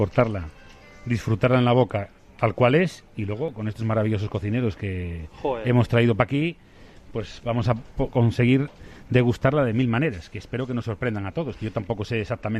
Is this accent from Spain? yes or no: yes; León, Castile and León, Spain; Somos de León no habíamos conocido nunca estas vistas tan bellas que se ven desde aquí